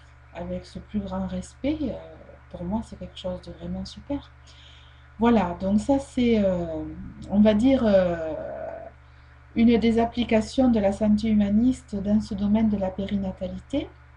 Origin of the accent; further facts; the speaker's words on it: France; parce que chez nous, en France, malheureusement